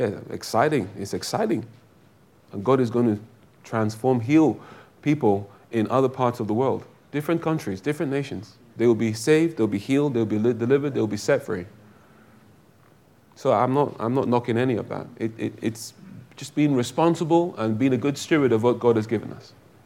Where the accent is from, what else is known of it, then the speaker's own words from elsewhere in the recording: Nigeria; Growing up in Nigeria, right?